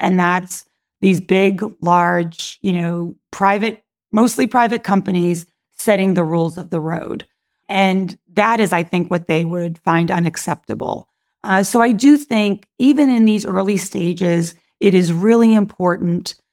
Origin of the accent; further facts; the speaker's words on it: Lowell, Massachusetts, United States; I grew up in Lowell, Massachusetts. That's a city built by people who worked with their hands.